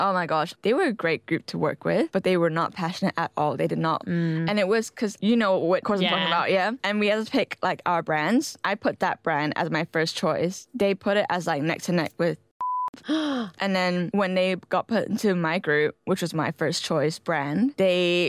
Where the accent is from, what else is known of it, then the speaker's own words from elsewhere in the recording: Malaysia; But I guess growing up in Malaysia, we've always had exams and tests.